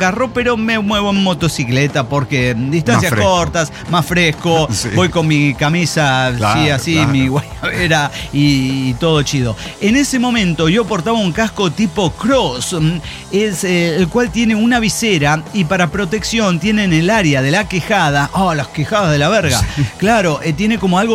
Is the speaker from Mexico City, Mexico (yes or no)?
no; Mérida, Yucatán, Mexico; Pero en realidad soy de Mérida, Yucatán. Sí, y además mido 1.60 m.